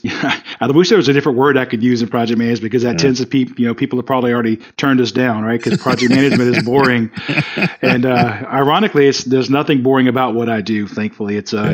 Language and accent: English; South Carolina, United States; So I grew up in South Carolina, although nobody will be able to tell it on this call because I don't talk slow at all.